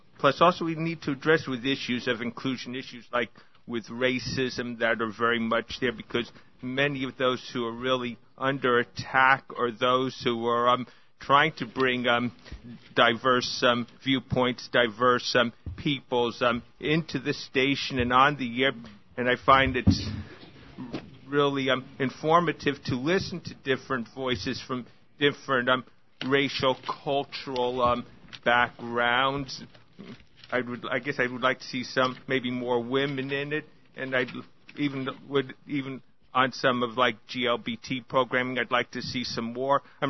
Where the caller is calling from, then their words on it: New Jersey, United States; I'm a listener from New Jersey.